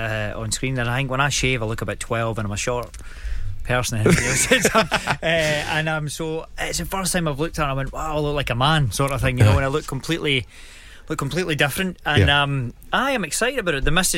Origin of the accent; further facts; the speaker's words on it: Greenock, Scotland, United Kingdom; But I mean, growing up in Greenock, you're quite handy.